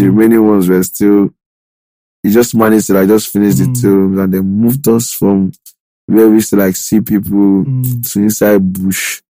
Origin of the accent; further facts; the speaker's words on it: Lagos, Nigeria; also born or lived in Ekiti State; I'm from Ekiti State, but I was born in Lagos State.